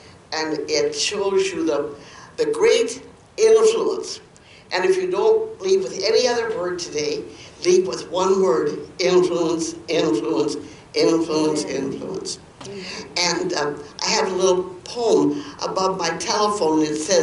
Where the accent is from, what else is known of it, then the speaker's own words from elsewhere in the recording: Teeswater, Ontario, Canada; born there; I was born in Teeswater, Ontario, if anybody heard of that. Just around the corner, down here, Bruce.